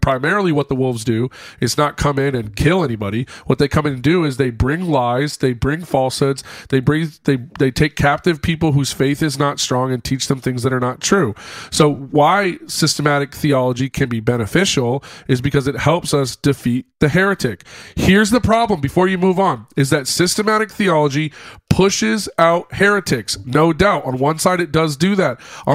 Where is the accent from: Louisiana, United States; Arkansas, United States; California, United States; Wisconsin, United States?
California, United States; I'm from Southern California.